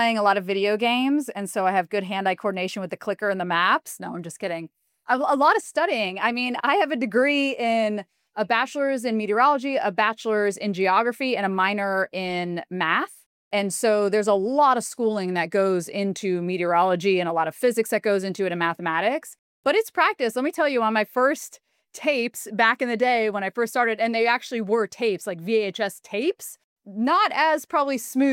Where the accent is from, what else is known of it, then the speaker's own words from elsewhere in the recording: West Palm Beach, Florida, United States; I grew up in West Palm, but of course it came down into Homestead and whatnot.